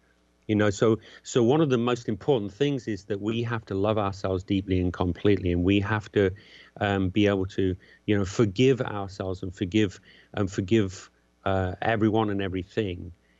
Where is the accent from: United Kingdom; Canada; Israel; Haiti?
United Kingdom; England; growing up in England in the 60s and early 70s.